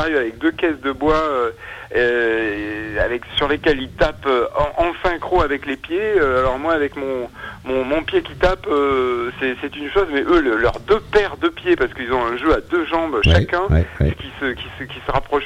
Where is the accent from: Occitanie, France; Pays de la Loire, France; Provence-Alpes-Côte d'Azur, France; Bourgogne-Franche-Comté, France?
Provence-Alpes-Côte d'Azur, France; Nice; now in Paris, France; je viens pas du Mississippi, je viens du 06, je viens de Nice, tout simplement, à l'origine, même si j'habite Paris maintenant depuis un bon moment.